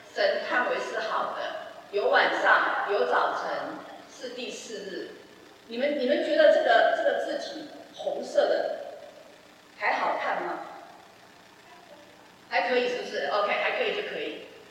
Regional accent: China; 其实我们中国人说的啦，我们中国人说什么？早上要吃得好，中午要吃得饱，晚上要吃得少。

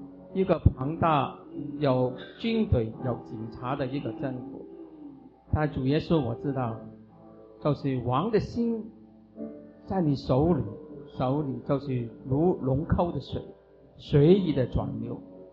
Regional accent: Hong Kong; born there; 我们也很难过。我们出生的地方竟然变为那个混乱

